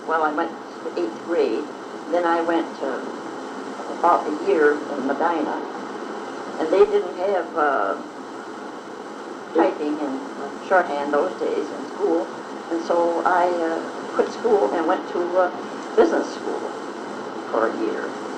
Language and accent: English; Beamsville, Ontario, Canada; born there; I was born in 1890 in Beansville, Ontario, Canada.